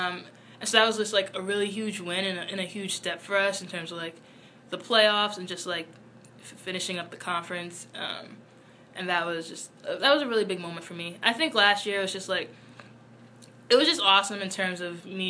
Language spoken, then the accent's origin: English; New York City, New York, United States; I'm from New York City, so this is, like, not that bad of a drive.